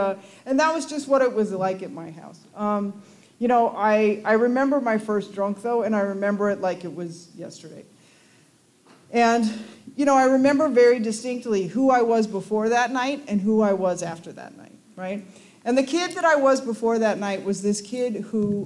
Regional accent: California, United States; I grew up in the San Fernando Valley.

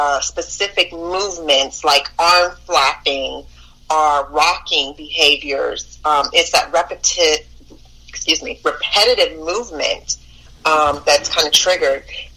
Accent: California, United States; So originally I'm from California.

